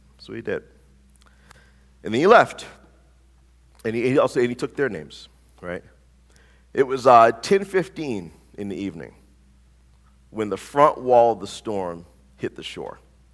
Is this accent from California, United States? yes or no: no; Louisiana, United States; from the deep south, specifically I'm from Louisiana, and which we, you know, people call it the Delta area, right, or the Gulf Coast.